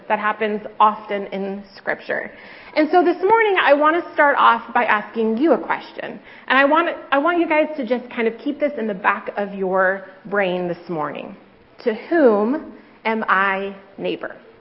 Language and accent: English; Eugene, Oregon, United States; born there; now in Corvallis, United States; even though I'm in Beaver Country now, I was born in Eugene.